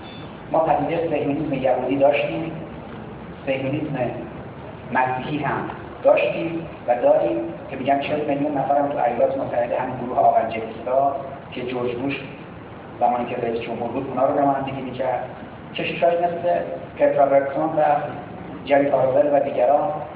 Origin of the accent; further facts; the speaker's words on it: Tehran, Tehran Province, Iran; born there; من که شناختم هم نوشته شده متولد تهرانم